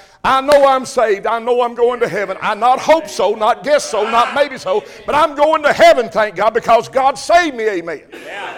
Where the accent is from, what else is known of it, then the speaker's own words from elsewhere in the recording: Crab Orchard, United States; But they knew me when I was born and raised in Crab Orchard.